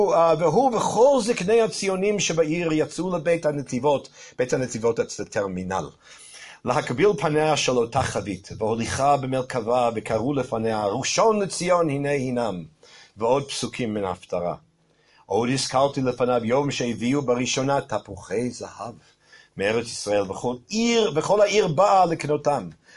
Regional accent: Boston, Massachusetts, United States; I grew up in Boston. I'm a fourth generation Bostonian and fifth generation Palestinian.

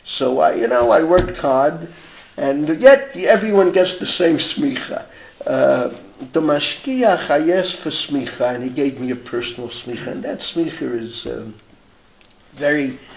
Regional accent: United States; the way we grew up in America. My generation was very privileged, although I personally am a third generation American

